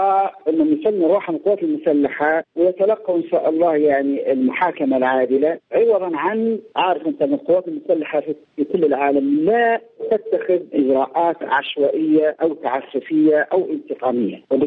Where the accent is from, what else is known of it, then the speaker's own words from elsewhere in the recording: Libya; يعني نحن درنا بلادنا ليبيا، يعني نحن نتجنب أكبر قدر يعني أكبر قدر ممكن من التدمير